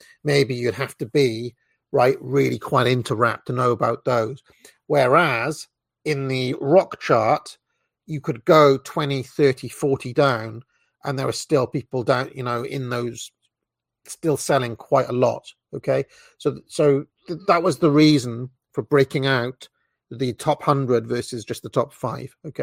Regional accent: Wales, United Kingdom; being into rap growing up in Wales was a little bit unusual

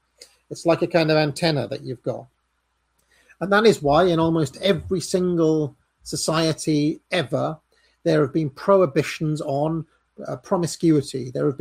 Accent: Wales, United Kingdom; Now, because growing up in Wales, you're not meant to like Tories or conservatives.

